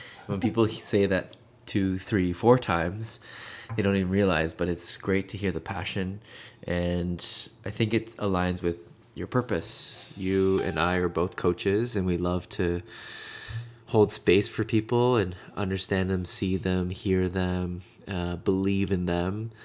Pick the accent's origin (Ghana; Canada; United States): Canada; Toronto, Ontario; we were born and raised in Toronto. We lived in the Riverdale area and had a really nice upbringing.